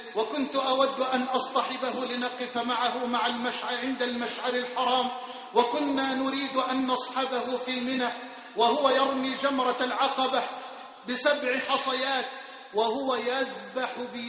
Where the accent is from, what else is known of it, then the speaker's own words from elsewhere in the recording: Egypt; اللهم اجعل بلدنا مصر أمنا أمانا سخاء رخاء